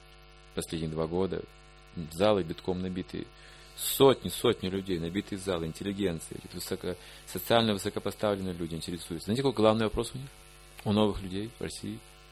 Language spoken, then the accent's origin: Russian; Belarus; Ну, понятно, конечно, теперь мы сделаем, что мы же белорусы, мы же не просто кто.